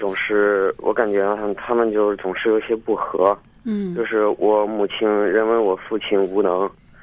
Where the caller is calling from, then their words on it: Shandong, China; 我是来自山东的